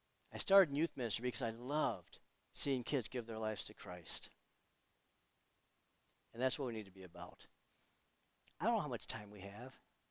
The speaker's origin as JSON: {"language": "English", "town": "Detroit", "region": "Michigan", "country": "United States", "tie": "born or raised there", "said": "I grew up in Detroit. I grew up in a racially diverse community. I went to a racially diverse schools."}